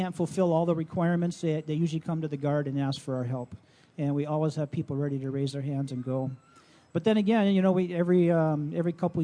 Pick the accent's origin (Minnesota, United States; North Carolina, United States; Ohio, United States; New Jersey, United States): Minnesota, United States; And that's, we say that's part of being a Minnesotan, is doing your service to your country, and we're proud to do that at the 148th.